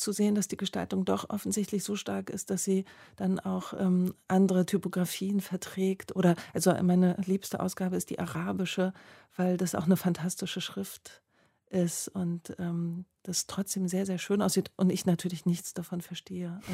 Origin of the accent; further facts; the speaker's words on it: East Germany, Germany; Ja, das ist meine Kindheit. Meine Kindheit ist gefärbt in DDR-Licht.